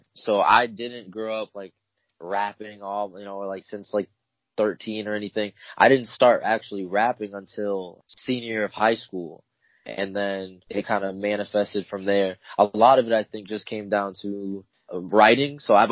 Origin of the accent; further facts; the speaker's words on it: Clinton, Iowa, United States; also born or lived in Tacoma, Washington; So I was born in Tacoma, Washington, and then I moved here as a child, and then I grew up in Clinton, Iowa, which is only like 30, 40 minutes from Davenport